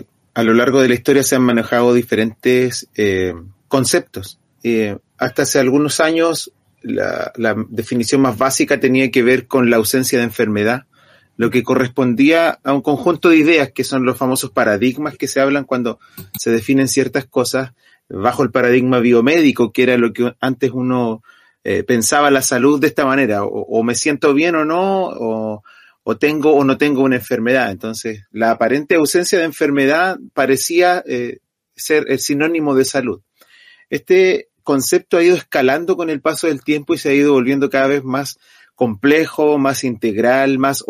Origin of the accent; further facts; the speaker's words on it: Chile; las principales enfermedades que nos afectan el día de hoy como sociedad, como chilenos